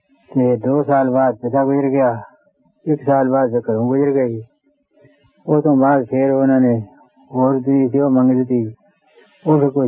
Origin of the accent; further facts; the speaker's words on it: Chugge Kalan, Punjab, India; ਮੇਰਾ ਪਿੰਡ ਚੁੱਗੇ ਕਲਾਂ ਹੈ